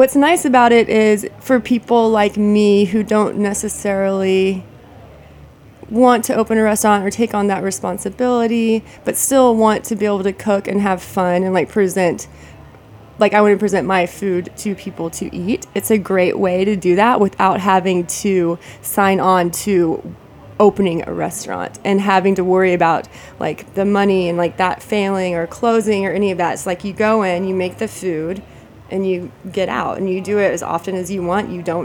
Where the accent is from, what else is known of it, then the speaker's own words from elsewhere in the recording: Wichita Falls, Texas, United States; also born or lived in Austin; Well, I grew up in Wichita Falls.